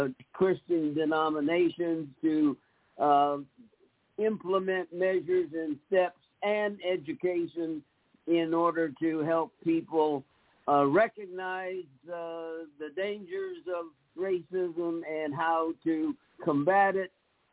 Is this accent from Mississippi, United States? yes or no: no; California, United States; I was raised in California and hadn't experienced directly any racism